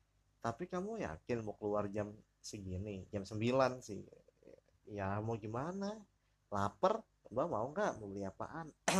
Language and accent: Indonesian; Bali, Indonesia; Saudara-saudara gua ada yang dari Jakarta, ada yang dari Semarang, dan gua dari Bali